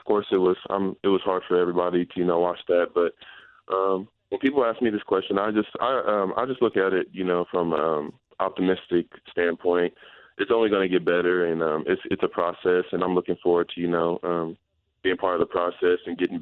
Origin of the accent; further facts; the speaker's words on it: Missouri, United States; You know, growing up in Missouri and looking up to, you know, Missouri players like, you know, Damari Carroll and Kim English and Phil Pressey and Mike Dixon, Steve Moore, all those good guys.